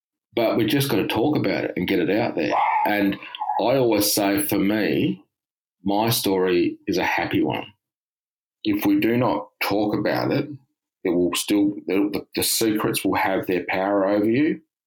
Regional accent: Mount Gambier, South Australia, Australia; born there; I live in Adelaide. I was born in Mount Gambier, South Australia.

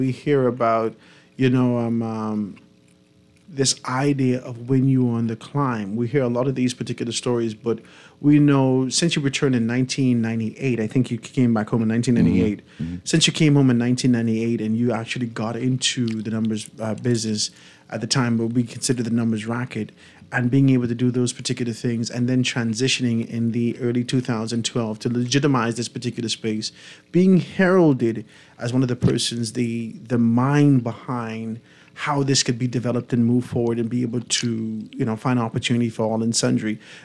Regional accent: Bahamas; I ain't from here. I'm from the Bahamas.

